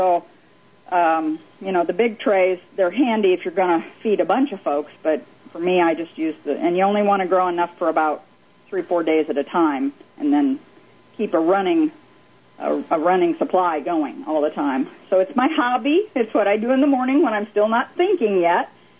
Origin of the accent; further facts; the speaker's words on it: Texas, United States; The way I fix them is, being a Texan, I put about a cupful of the different mixed sprouts in a bowl